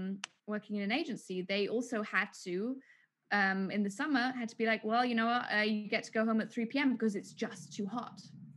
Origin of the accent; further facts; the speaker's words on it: Munich, Bavaria, Germany; now in London, United Kingdom; perspective comes from growing up in Munich, right?